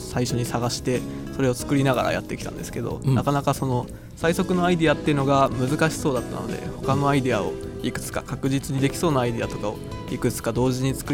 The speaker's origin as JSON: {"language": "Japanese", "region": "Shizuoka", "country": "Japan", "said": "出身は静岡県ですけど、うん、出身校は豊田高専から来ました。"}